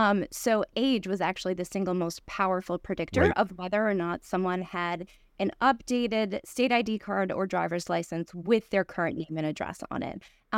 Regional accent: Ohio, United States; born there; I was born in Ohio, but I go to college in Wisconsin.

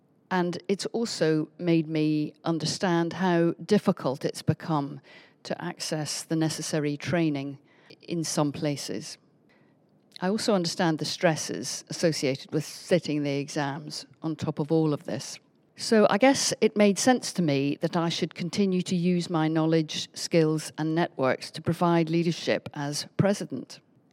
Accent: Northern Ireland, United Kingdom; now in London, United Kingdom; I'm not a Londoner by background. I'm from Northern Ireland, and I'm quite proud of my cultural background, although I don't get many opportunities to go home, as I still call it. I actually haven't lived there for 40 years

